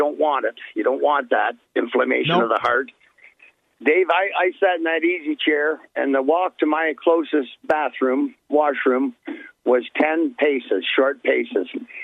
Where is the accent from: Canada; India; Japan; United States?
Canada; Hamilton, Ontario; That's the medical center of Canada, is Hamilton, Ontario, my hometown.